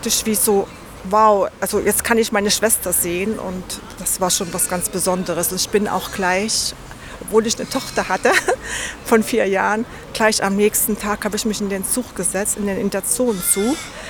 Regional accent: East Germany, Germany; Ja, ich bin aus Ostdeutschland und ich war damals 31, als die Mauer gefallen ist.

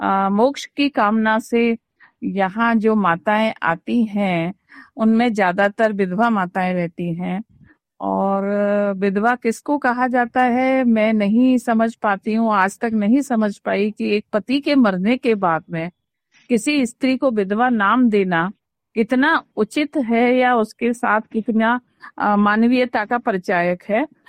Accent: Vrindavan, Uttar Pradesh, India; मैं वृंदावन की भूमि से हूँ। वृंदावन जो विश्व के मानचित्र पर भगवान कृष्ण की क्रीड़ा स्थली के रूप में जाना जाता है, मेरा जन्म भी वही हुआ, यानी जन्मभूमि भी वही है और कर्म भूमि

